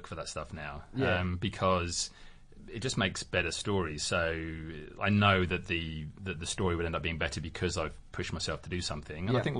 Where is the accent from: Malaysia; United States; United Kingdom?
United Kingdom; England; I grew up in a pretty restrictive sort of traditional Englis